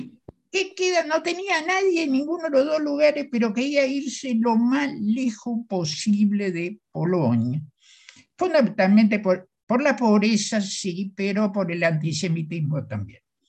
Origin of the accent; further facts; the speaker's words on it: Argentina; que yo soy un exponente de una Argentina que desapareció, ¿no? Lamentablemente, que yo la definiría como la Argentina de la igualdad de oportunidades.